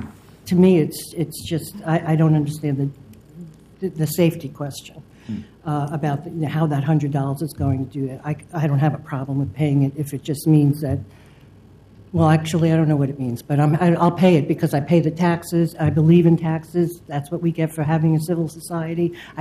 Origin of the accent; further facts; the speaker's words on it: New York, United States; now in Portland, United States; I moved to Portland from New York, but I've been an Airbnb guest for the last almost 3 years